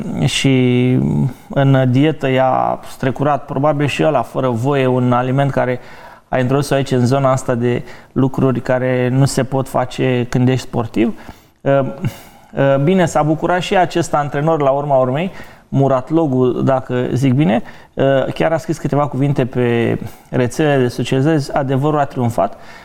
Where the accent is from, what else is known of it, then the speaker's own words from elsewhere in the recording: Romania; așa ca român, ne făcea și pe noi să ne simțim așa un pic